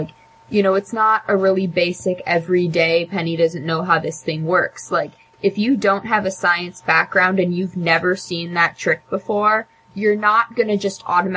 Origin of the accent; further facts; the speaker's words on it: Omaha, Nebraska, United States; No, I'm from Omaha.